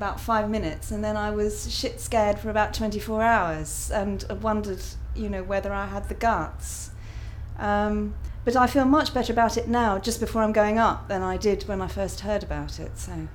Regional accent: Winchester, South East England, United Kingdom; I am 55, I think. And I'm from Winchester.

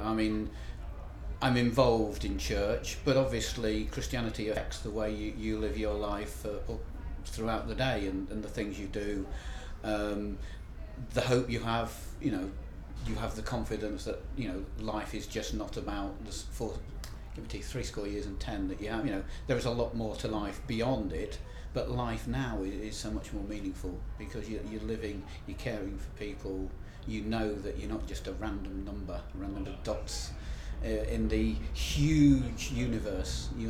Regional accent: London, United Kingdom; also born or lived in Preston; I'm 50, honest. And I come from Preston in Lancashire, although I am actually from London, originally.

